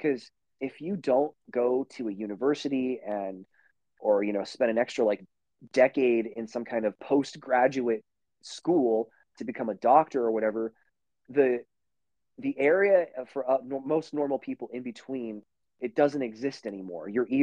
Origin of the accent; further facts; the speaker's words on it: United States; But it really breaks my heart as an American. And this is the only country I'm ever going to live in.